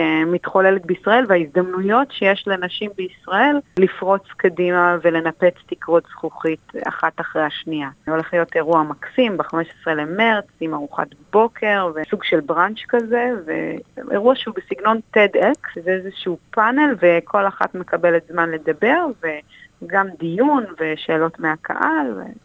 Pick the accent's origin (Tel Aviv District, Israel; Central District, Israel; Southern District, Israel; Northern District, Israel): Northern District, Israel; Shamir; moved away as an adult; now in Sydney, Australia; והגענו לסידני מקיבוץ שמיר, אני ילידת קיבוץ שמיר, ואנחנו גרים שם ב-13 שנים האחרונות כמשפחה.